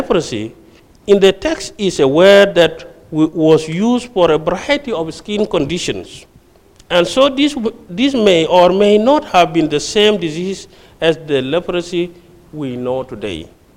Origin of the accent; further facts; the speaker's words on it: Bor, Jonglei, South Sudan; in my country, I come from South Sudan, in my state capital of Bor, Jonglei State, in South Sudan, we had a village.